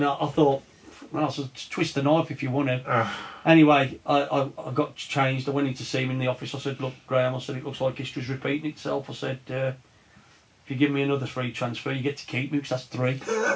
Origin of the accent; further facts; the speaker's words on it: Wolverhampton, West Midlands, United Kingdom; now in Exeter, United Kingdom; But like I said, Wolves. Leaving it was a big wrench, because it's my hometown